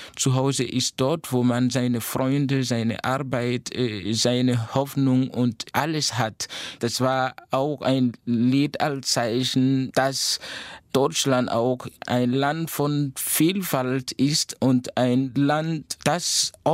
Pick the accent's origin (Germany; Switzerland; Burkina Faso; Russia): Burkina Faso; first language Mooré; German is a second language; Es gibt auch Lieder, die aus Französisch, Deutsch und Moré, meiner Muttersprache, bestehen.